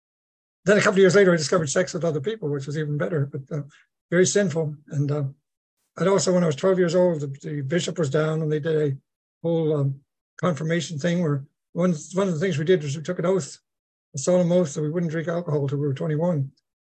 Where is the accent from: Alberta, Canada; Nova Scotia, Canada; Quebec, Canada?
Nova Scotia, Canada; I'm from Nova Scotia originally, New Scotland, the east coast of Canada. I grew up in a Catholic family, and I have 14 younger brothers and sisters to prove it.